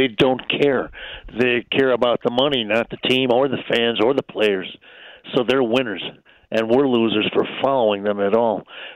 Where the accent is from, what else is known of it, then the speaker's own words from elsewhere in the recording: Milwaukee, Wisconsin, United States; And I'm from Milwaukee. That's why I got that attitude.